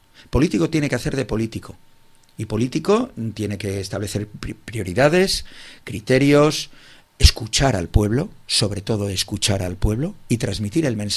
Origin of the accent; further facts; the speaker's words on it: Catalonia, Spain; Bueno, pues obviamente somos españoles y catalanes y al final esperamos al último día.